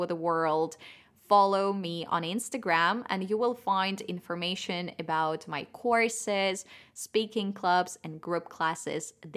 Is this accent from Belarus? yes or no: yes; Belarus; even though I come from Belarus, the country of potatoes, I have never heard of potato salad before